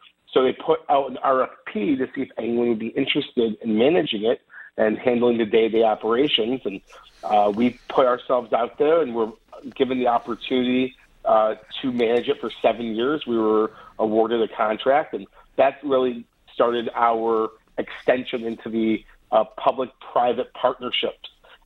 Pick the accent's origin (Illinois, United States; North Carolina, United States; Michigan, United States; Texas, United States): Michigan, United States; Detroit; So I grew up in Metro Detroit, family, friends, played sports my entire life.